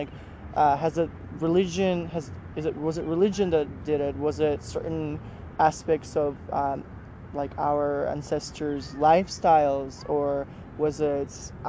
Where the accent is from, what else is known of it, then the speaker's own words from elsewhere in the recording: Russia; growing up in Russia